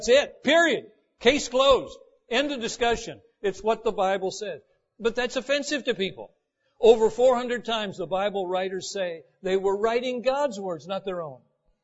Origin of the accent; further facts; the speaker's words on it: Ohio, United States; I'm from Northwest Ohio.